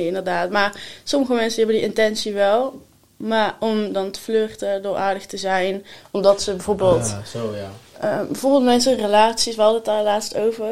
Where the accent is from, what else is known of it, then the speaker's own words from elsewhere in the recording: Eindhoven, North Brabant, Netherlands; ik kom ook uit Eindhoven.